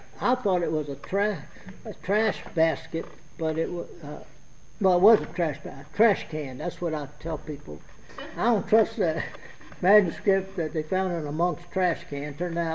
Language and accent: English; Southern United States, United States; I'm a Southerner, but I'm also stubborn.